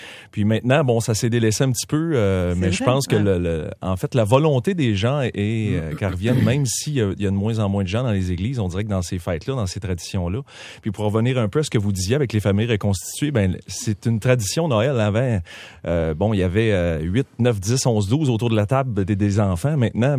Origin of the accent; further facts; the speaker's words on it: Saint-Élie-d'Orford, Quebec, Canada; Moi, écoute, je viens de l'Estrie, Saint-Élie-d'Offord, tout près de Sherbrooke.